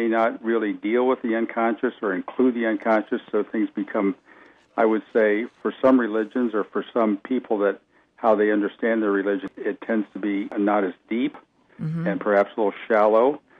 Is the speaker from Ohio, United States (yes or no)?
yes; Ohio, United States; When I graduated from seminary in Ohio, I grew up in Ohio.